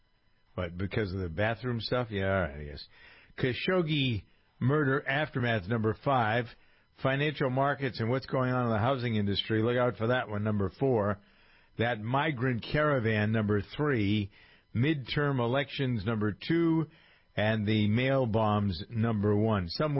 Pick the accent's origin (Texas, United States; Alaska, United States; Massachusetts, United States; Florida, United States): Massachusetts, United States; Boston; I'm from Boston.